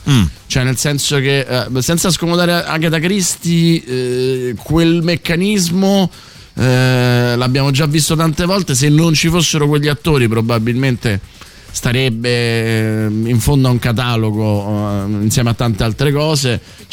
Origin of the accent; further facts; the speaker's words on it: Rome, Lazio, Italy; festeggerò da romano lo scudetto della Roma.